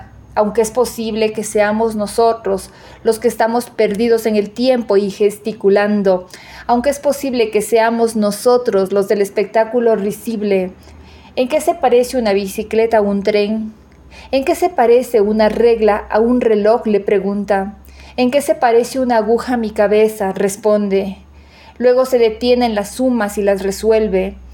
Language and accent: Spanish; Quito, Pichincha, Ecuador; soy de Quito.